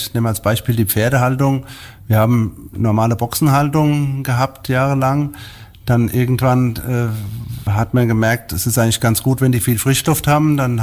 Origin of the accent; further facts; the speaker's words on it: Groß-Umstadt, Hesse, Germany; Ich bin hier auf dem Altmannshof groß geworden